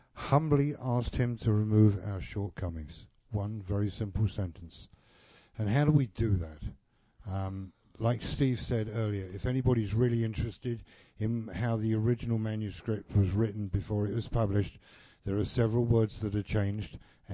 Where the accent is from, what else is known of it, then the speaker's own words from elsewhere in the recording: England, United Kingdom; As an Englishman, all I can remember about humble was